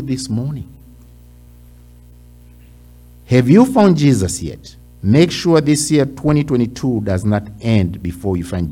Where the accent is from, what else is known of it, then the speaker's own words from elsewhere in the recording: Tanzania; English is a second language; I come from Tanzania, that's in Africa.